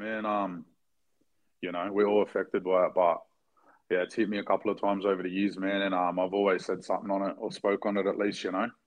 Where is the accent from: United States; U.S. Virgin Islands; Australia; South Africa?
Australia; Doonside, New South Wales; I'm just a young lad from fucking West Sydney, man. I grew up in Doonside.